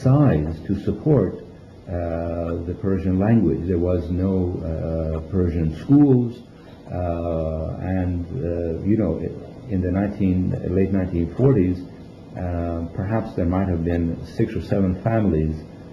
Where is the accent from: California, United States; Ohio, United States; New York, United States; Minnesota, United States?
New York, United States; also born or lived in Washington; Of course, growing up in New York and in Washington, we had come across a very small community of Iranians who had lived there.